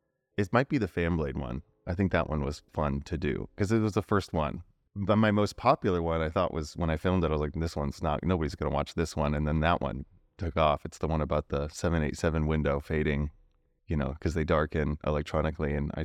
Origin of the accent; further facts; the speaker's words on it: Colorado, United States; I love skiing. I grew up in Colorado.